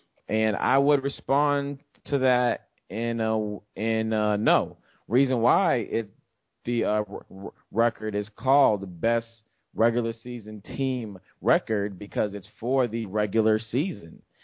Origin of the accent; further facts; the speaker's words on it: Boston, Massachusetts, United States; Everybody knows, you know, I'm from Boston. It's the only team that I did watch growing up.